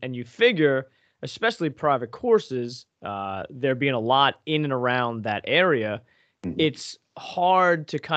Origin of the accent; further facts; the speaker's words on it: Pennsylvania, United States; All right, Craig, so I'm from Northeast PA.